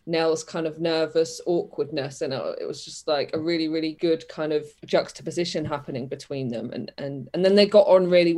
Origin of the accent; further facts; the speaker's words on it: Hemel Hempstead, East of England, United Kingdom; what I did was I got out of my hometown, because and I'm not saying everyone should get out of their hometowns at all. Hemel is a lovely place